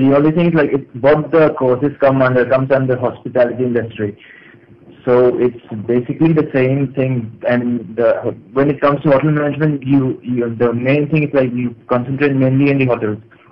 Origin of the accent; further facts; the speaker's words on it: Singjamei, Manipur, India; born there; also born or lived in Delhi; and I was born in Singhamai